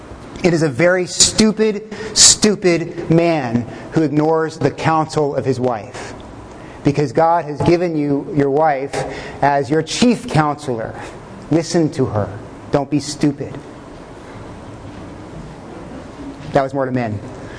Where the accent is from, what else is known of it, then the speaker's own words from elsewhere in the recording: Texas, United States; That's where I grew up in Texas.